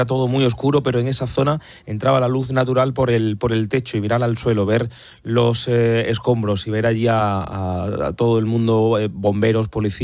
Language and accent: Spanish; Córdoba, Andalusia, Spain; me quito un poco el papel de periodista, y hablo como cordobés